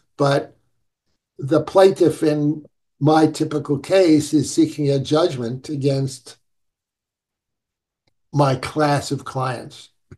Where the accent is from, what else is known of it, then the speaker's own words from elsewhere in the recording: New York City, New York, United States; but what can I say? I'm a New Yorker.